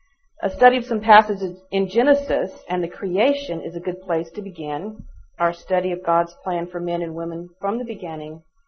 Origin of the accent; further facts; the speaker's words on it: Texas, United States; I'm from Texas, and that's good enough.